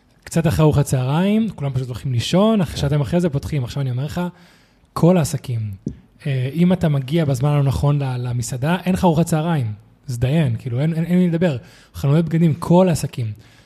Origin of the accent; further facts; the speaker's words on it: Spain; כשאני גדלתי בספרד, בין 12 ל-2 וחצי, 3